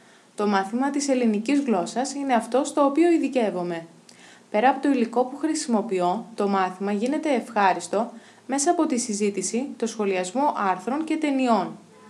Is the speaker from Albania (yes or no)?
no; Nafplio, Peloponnese, Greece; και κατάγομαι από το Ναύπλιο.